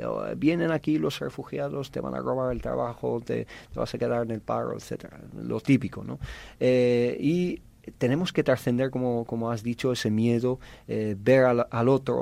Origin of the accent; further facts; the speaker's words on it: Madrid, Community of Madrid, Spain; En el Ayuntamiento de Madrid, de donde vengo